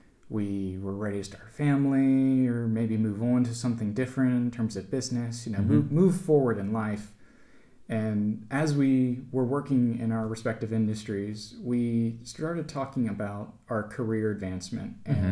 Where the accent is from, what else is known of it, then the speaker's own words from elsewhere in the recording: Virginia, United States; some of the places I would have been growing up in Virginia at the time